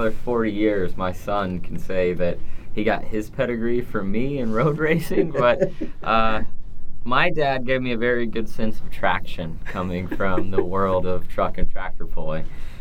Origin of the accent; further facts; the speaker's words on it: Ohio, United States; Yeah, we're the land of truck and tractor pulling and sprint car racing.